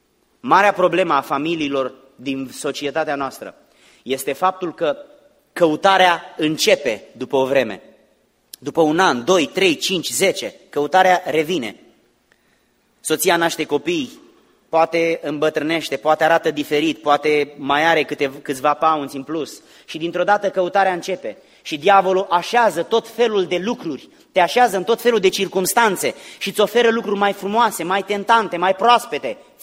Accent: Romania; now in United States; Noi suntem români și avem cultura noastră din România.

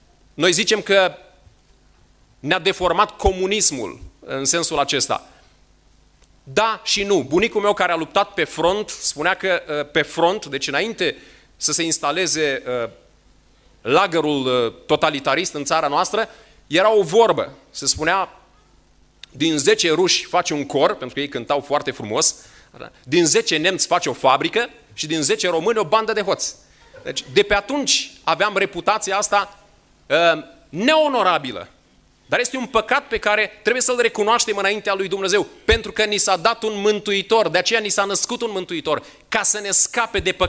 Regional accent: Romania; Observați, dragii mei, noi ca români, câteodată ne dezvinovățim când ni se vorbește despre păcat

